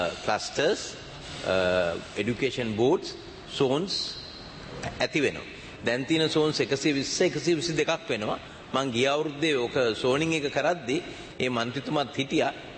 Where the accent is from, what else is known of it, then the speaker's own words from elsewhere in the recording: Hapugastalawa, Central Province, Sri Lanka; என்னுடைய சொந்த ஊரான ஹபுகஸ்தலாவை